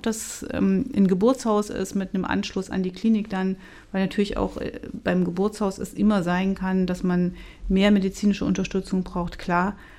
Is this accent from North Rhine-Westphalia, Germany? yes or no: no; Thuringia, Germany; Ich bin Thüringerin und weiß, wie das ist, wenn mitten durch den Thüringer Wald dann eine Schneise für so eine Leitung gelegt wird.